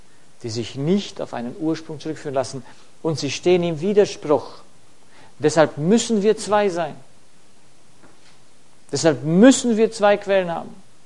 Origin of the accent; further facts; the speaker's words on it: Romania; ich komme aus Rumänien, dort gab es zu meiner Zeit Leute, die sind in Hungerstreik getreten